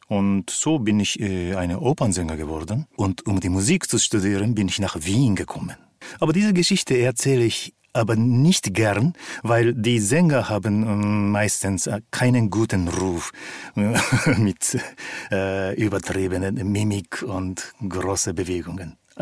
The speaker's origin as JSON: {"language": "German", "country": "Japan", "tie": "born or raised there", "said": "Ich bin in Japan aufgewachsen und immer ferngeguckt und das kann ich."}